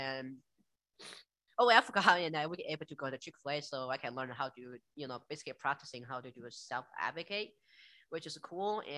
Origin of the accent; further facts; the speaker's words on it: China; English is a second language; moved away as an adult; I am from China, and I got here like about 5 years ago